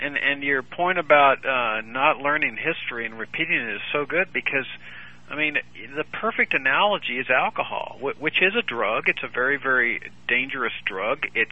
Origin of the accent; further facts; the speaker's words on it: Laredo, Texas, United States; I grew up in Laredo, which is a town down on the Texas-Mexican border. I grew up on a farm there on the Rio Grande